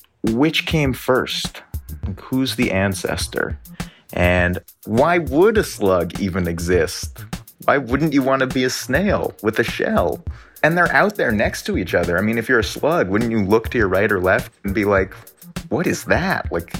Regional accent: New Hampshire, United States; I grew up in rural New Hampshire.

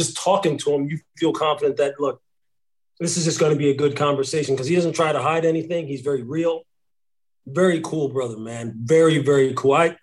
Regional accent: Pennsylvania, United States; back to when I was a kid growing up in Southeastern PA.

